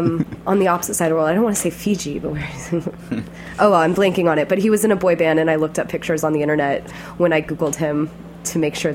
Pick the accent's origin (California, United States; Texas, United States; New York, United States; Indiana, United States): Texas, United States; Austin; No, I'm from Austin, Texas.